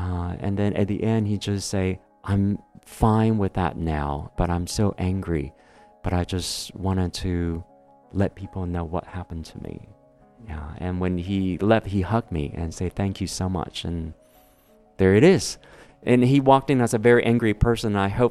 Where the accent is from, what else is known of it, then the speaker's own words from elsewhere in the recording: Taiwan; I said, I'm from Taiwan.